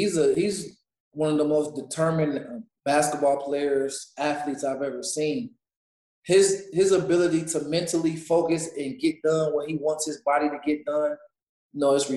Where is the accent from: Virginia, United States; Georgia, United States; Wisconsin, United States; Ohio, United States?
Ohio, United States; Cleveland; You know, I'm from Cleveland, which is not far